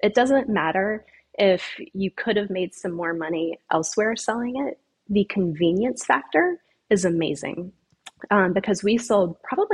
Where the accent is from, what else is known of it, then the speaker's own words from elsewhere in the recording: the Carolinas, United States; And I'm from the Carolinas originally, and for whatever reason, I never thought I would live in Florida.